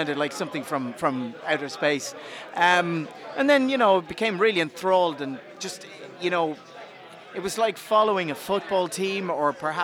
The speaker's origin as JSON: {"language": "English", "town": "Navan", "region": "County Meath", "country": "Ireland", "said": "I'm from Navan, so we could get all the big Dublin stations there, yeah."}